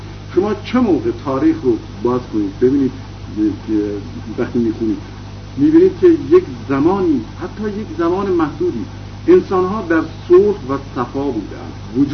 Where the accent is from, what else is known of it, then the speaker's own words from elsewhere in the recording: Iran; وقتی من میگم من ایرانیم